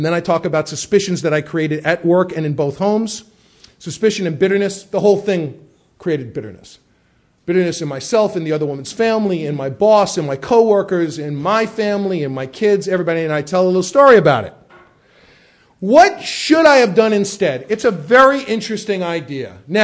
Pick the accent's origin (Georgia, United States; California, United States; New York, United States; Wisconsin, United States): New York, United States; Now, I'm a New York Jew. I was brought up in the Bronx.